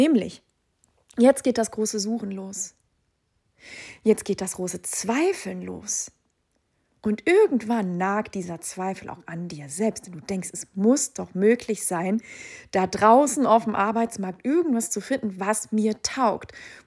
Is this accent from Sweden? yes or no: yes; Sweden; Ich habe sie im Flieger gedroppt auf dem Weg hier nach Schweden. Ich bin in meinem Heimatland in einem wunderschönen Haus.